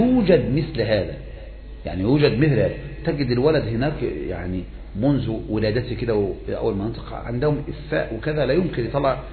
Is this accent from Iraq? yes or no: no; Egypt; يعني مثلا في دول الخليج هؤلاء أقرب منا كمصريين